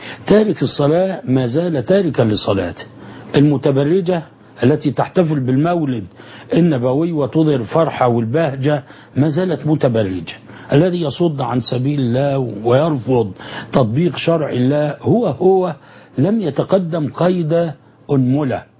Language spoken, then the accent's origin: Arabic; Alexandria, Alexandria Governorate, Egypt; أن الملك كان مثلا عندنا في الإسكندرية وفي منطقة راس التين